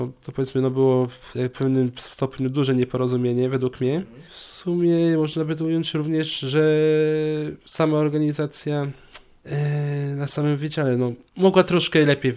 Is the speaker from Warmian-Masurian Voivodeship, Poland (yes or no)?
yes; Warmian-Masurian Voivodeship, Poland; studiuję historię pierwszy rok, pochodzę z okolic Iławy.